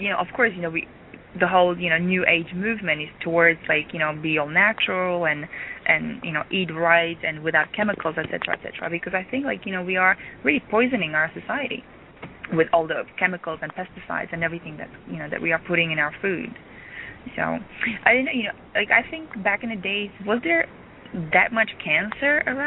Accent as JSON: {"language": "English", "country": "Czechia", "tie": "born or raised there", "also_born_or_lived": "Czechoslovakia", "said": "But really, organic, I remember, you know, when I was growing up in Czechoslovakia, which was, you know, I mean, you guys were so much more developed and industrialized and capitalized than we were."}